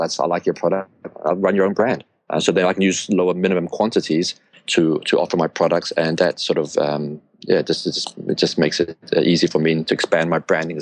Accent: Hong Kong; also born or lived in Australia; So I was actually born in Hong Kong. So I was born in Hong Kong in the early 70s. And I studied here in a British school called KG5.

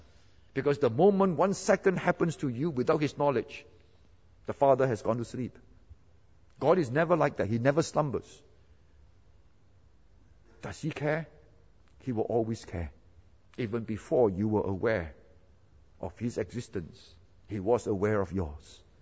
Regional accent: Seremban, Negeri Sembilan, Malaysia; He cared for me when I was a little boy growing up in Seremban.

